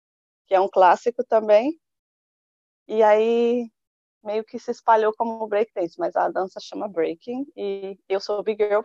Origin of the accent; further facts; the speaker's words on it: Guaianazes, São Paulo, Brazil; Eu sou de Guaianazes.